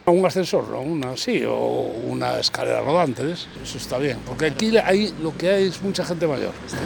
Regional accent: Vigo, Galicia, Spain; yo soy de Vigo, pero escapé de las cuestas y sigo teniendo cuestas por todas las esquinas.

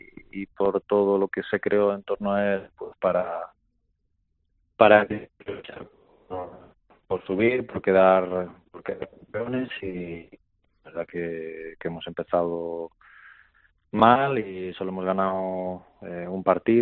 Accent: Santiago de Compostela, Galicia, Spain; Sí, yo soy de Santiago, así que ahora en casita ya con otro rol

